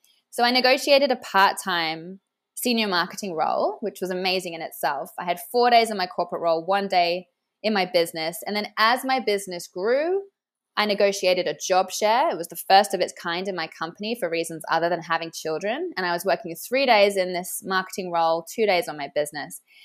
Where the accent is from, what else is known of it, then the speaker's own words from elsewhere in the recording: England, United Kingdom; moved away as an adult; now in Sydney, Australia; So here I am in Australia. I'm originally English. And so I moved from London to Sydney in 2013